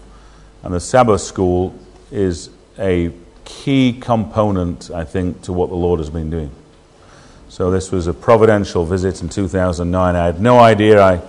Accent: Sheffield, Yorkshire and the Humber, United Kingdom; when I was a boy growing up, I'm from Sheffield originally.

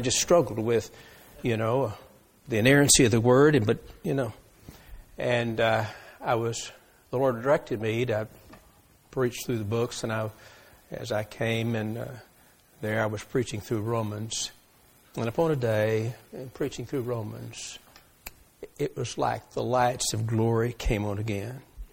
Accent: Hideaway, Texas, United States; And they say, where are you from? I said, here. Didn't sound very exciting, but I live in Hideaway, a hideout, so to speak. And I'm a local yokel.

